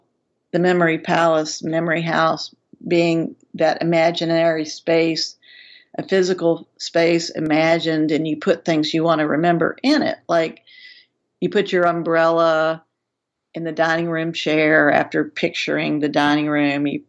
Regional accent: Richlands, Virginia, United States; I grew up in Richlands near Raven and Red Ash, not that far from Dante, pronounced Dant, Cedar Bluff and Jewel Ridge, among the Appalachian Mountains and along the Clinch River.

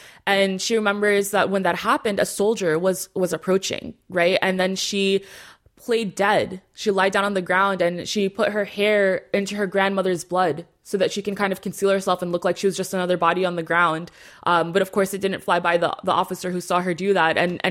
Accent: United States; what I, as a young teen born and raised in America, was enduring

